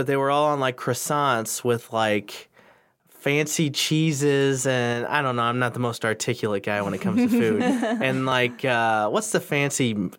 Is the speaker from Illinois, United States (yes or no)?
yes; Freeburg, Illinois, United States; Oh, Freeburg, Illinois